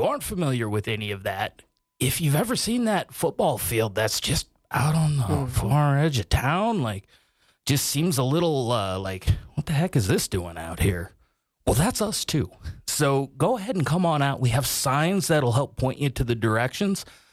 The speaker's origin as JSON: {"language": "English", "region": "Iowa", "country": "United States", "tie": "born or raised there", "said": "Like, I grew up in Iowa, so we did that by going out and catching lightning bugs, right?"}